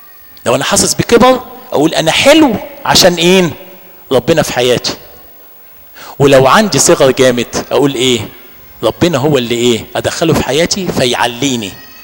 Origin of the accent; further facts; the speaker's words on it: Egypt; احنا كشعب مصري صعب قوي ان انا اقول اسف